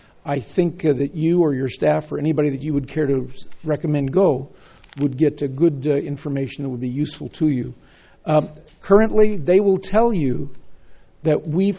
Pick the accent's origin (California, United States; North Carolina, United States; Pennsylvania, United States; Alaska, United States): California, United States; Nipomo; I come from Napomo.